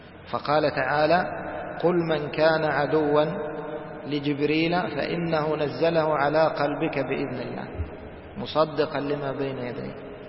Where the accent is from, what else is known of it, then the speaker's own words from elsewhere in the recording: Egypt; وهاي السكت هذه مشهورة في بعض اللهجات، كما هو مشهور عندنا في مصر مثلا علي